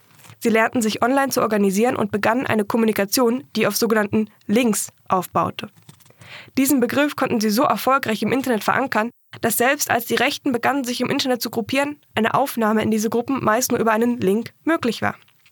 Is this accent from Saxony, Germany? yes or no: yes; Dresden, Saxony, Germany; Also ich bin in Dresden aufgewachsen